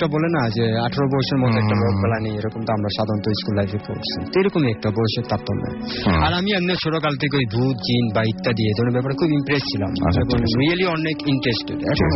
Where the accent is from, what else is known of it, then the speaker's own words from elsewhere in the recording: Dhaka, Dhaka Division, Bangladesh; born there; আমার অরিজিনাল বাড়ি আছে পুরান ঢাকা বেগম বাজার। পুরান ঢাকা বেগম বাজার